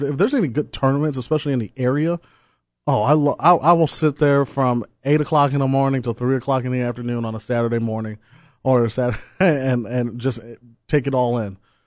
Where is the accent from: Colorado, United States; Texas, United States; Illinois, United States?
Illinois, United States; Chicago; and I come from Chicago, and one of the big things about Chicago hoops is the student section.